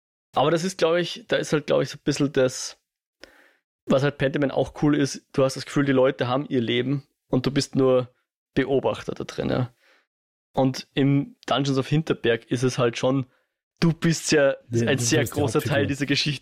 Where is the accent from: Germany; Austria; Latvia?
Austria; als Österreicher